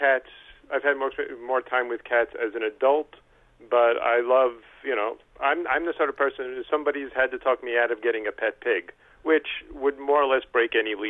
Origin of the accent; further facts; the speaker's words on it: New York, United States; And I grew up on Long Island, hence why I sound like this.